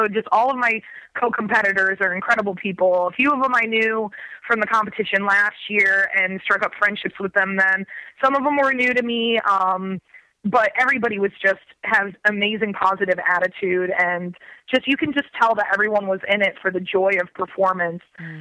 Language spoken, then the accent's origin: English; Michigan, United States; And when I'm from Michigan. So like one of the, pilgrimages that every young Michigan person goes through